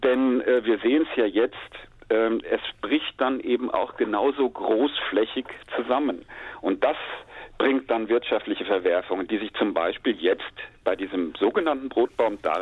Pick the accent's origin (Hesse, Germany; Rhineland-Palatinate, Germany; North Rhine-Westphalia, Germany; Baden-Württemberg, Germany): Hesse, Germany; Alsbach; Ich komme aus Alsbach in Hessen